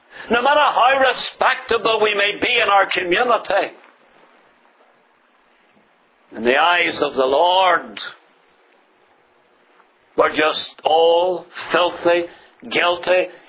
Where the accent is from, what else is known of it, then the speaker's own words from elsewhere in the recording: United Kingdom; I'm British, and I'm proud to be British. I have Canadian citizenship, and I'm proud of that also.